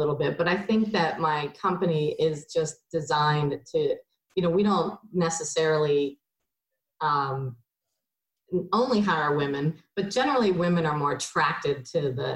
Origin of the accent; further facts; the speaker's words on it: Annapolis, Maryland, United States; I grew up in Annapolis.